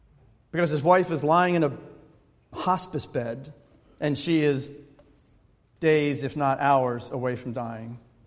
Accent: Baltimore, Maryland, United States; You know anything about Baltimore? Easy. It's my hometown.

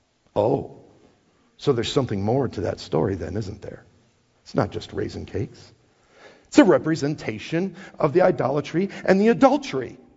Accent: Wisconsin, United States; I'm from Wisconsin and we still just called it snow.

